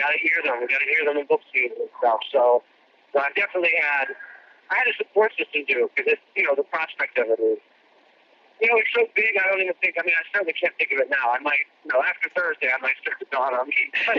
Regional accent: Pennsylvania, United States; now in New York, United States; but I grew up outside of Pittsburgh, although I was Delco, so I grew up in rural Pennsylvania

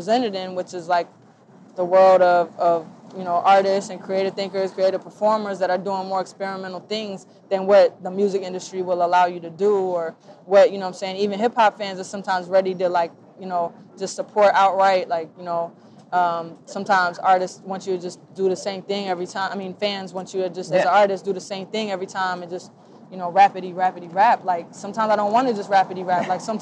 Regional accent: Ann Arbor, Michigan, United States; Man, growing up in Ann Arbor, like, you know, you saw a lot of people who were, like, older

